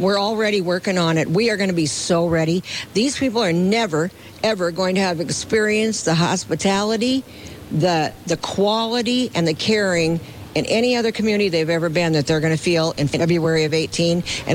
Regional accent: Winner, South Dakota, United States; because winter is my hometown. And my mom and dad hosted hunters for many years.

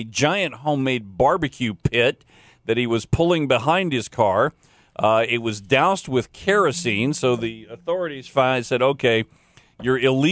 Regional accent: Florida, United States; Terry Jones got arrested yesterday in my home state or my home area of Polk County, Florida.

